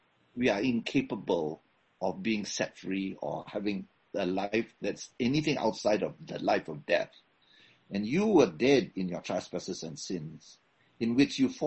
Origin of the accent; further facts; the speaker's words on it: Malaysia; I come from Malaysia, in which one of the things that we see on a daily basis is the power of mediums, astrologers, of occult in people's lives.